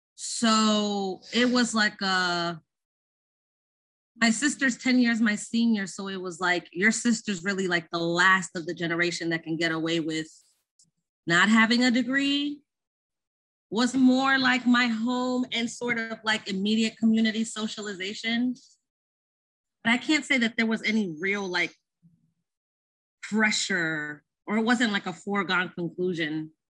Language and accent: English; Brooklyn, New York, United States; So artsy fartsy kid growing up in Brooklyn with my big extended family in one house.